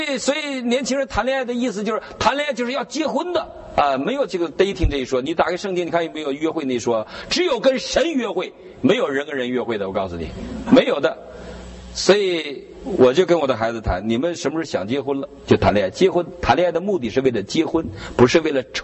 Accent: Northeast China, China; 我们东北人不太洗澡的啊

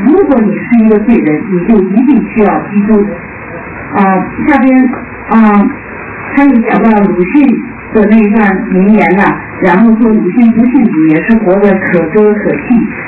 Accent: China; 我的家庭是在整个基督徒家庭是在大陆共产党的统治下40年

